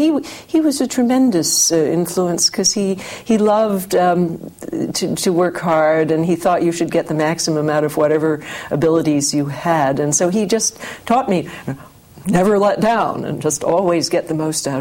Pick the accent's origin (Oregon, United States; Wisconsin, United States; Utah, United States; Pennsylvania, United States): Pennsylvania, United States; Bryn Mawr; also born or lived in New York City; Well, I was born in New York City, but then soon after that, we moved to suburban Philadelphia. So I grew up on what was called the Main Line in Bryn Mawr, Pennsylvania.